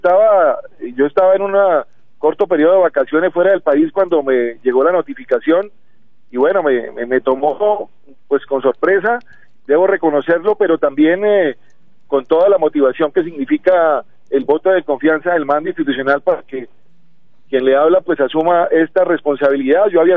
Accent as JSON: {"language": "Spanish", "region": "Bogotá", "country": "Colombia", "said": "Me enamoré de Barranquilla, lo digo como cachaco"}